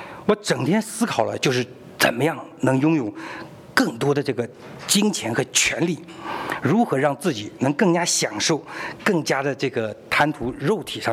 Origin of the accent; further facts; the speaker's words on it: China; 我们大陆人就叫战歌